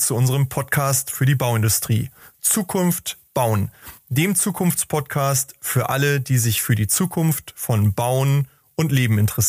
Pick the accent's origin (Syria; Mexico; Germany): Germany; Hamburg; Also ich komme ja aus Hamburg